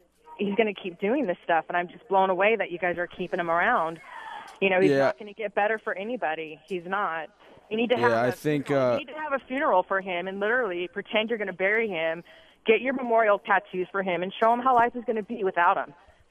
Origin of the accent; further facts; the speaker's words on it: Los Angeles, California, United States; I'm from Los Angeles.